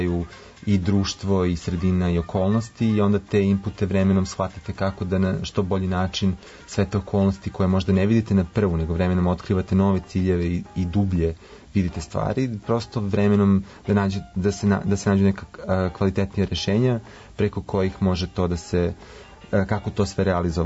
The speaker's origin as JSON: {"language": "Serbian", "town": "Kruševac", "region": "Šumadija and Western Serbia", "country": "Serbia", "tie": "born there", "said": "ja nisam iz Grocke, rođen sam u Kruševcu, završio sam srednju tehničku školu"}